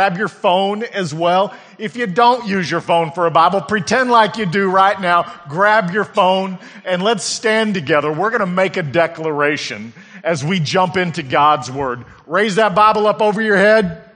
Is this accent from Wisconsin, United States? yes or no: no; Perrin, Texas, United States; also born or lived in Lubbock, Texas; Yes, I am most recently from Lubbock, Texas, but I actually grew up around these parts.